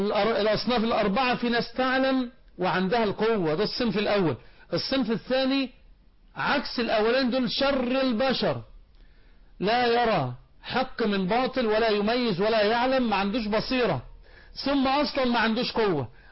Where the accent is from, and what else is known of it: Egypt